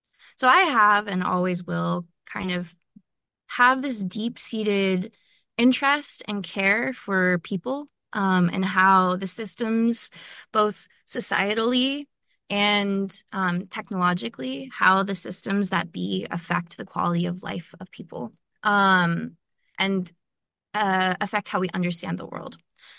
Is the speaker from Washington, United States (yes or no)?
no; Utah, United States; It's just I grew up in Utah, which is a very particular place. It has kind of conservative values.